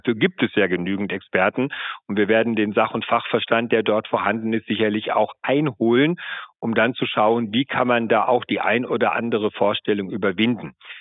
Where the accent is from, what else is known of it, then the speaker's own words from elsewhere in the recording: Montabaur, Rhineland-Palatinate, Germany; Ich gebe Ihnen ein schönes Beispiel, wo ich herkomme, aus Montabaur, Rheinland-Pfalz.